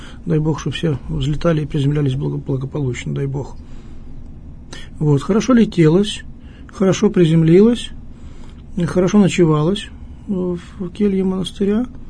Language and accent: Russian; Lviv, Lviv Oblast, Ukraine; born there; родился во Львове, да, я родился во Львове, в столице Западной Украины